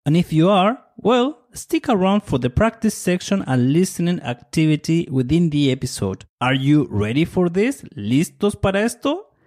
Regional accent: Chile; soy de Chile, I'm from Chile

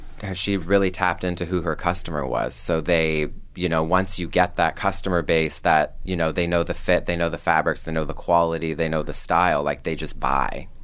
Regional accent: Canada; moved away; I went back to school when I moved here and from Canada.

